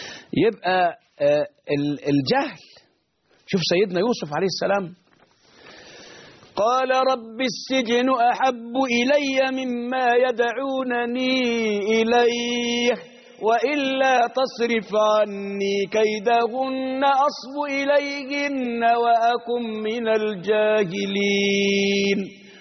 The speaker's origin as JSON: {"language": "Arabic", "country": "Egypt", "said": "أليس عندنا في مصر الآن قرى عرى؟"}